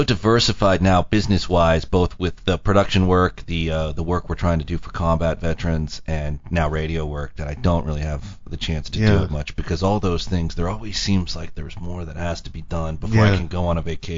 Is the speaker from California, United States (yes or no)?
yes; Los Angeles, California, United States; Yeah, Los Angeles.